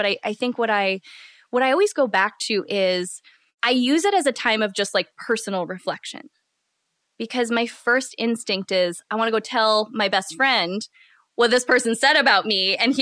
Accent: United States; And I'm from the Midwest.

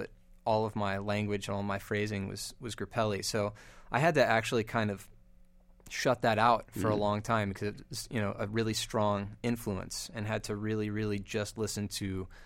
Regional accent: Lexington, Kentucky, United States; I grew up in Lexington, Kentucky.

